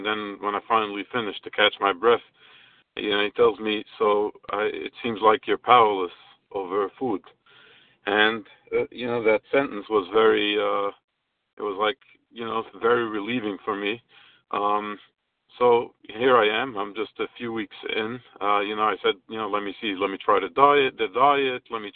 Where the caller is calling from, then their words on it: New York, United States; I'm calling from New York.